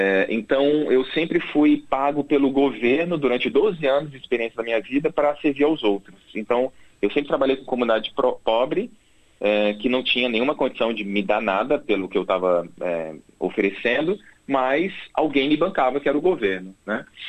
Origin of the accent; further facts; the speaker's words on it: Brazil; now in Melbourne, Australia; nós dois somos brasileiros, somos estudantes internacionais aqui na cidade de Melbourne